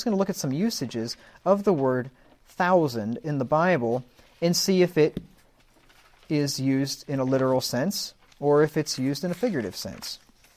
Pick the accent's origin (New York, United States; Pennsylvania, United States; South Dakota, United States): Pennsylvania, United States; So I'm from Pennsylvania, and I like hills and curves and all that, so I'm happy with it.